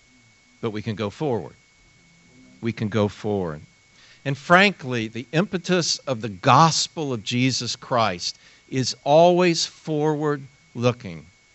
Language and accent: English; Ohio, United States; I came from Ohio with this kind of good meat and potatoes Buckeye sensibility about me.